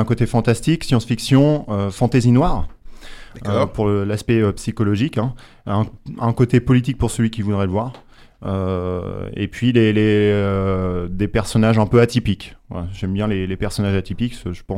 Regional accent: Rouen, Normandy, France; now in Eure, France; Je suis de Rouen, hein. Je suis né à Rouen. Ouais, j'habite dans l'Eure maintenant.

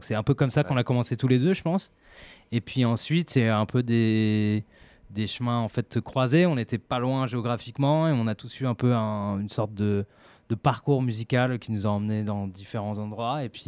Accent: Clamart, Île-de-France, France; Nous, on vient de banlieue parisienne.

